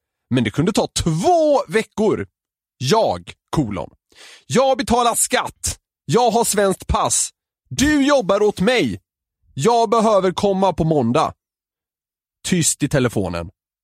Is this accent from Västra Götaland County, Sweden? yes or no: yes; Gothenburg, Västra Götaland County, Sweden; min hemstad Göteborg